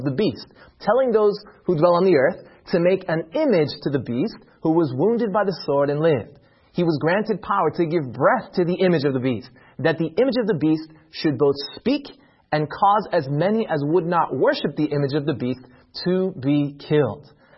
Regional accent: California, United States; In my home state of California, it's actually illegal to whistle for a lost canary before 7 a.m.

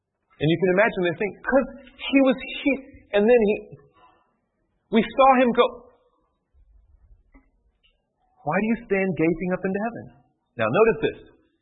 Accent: the South, United States; Now, I'm from the South. You think about something being quick as green lightning.

